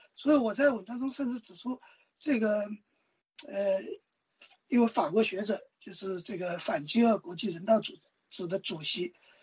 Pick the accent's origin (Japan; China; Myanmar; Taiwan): China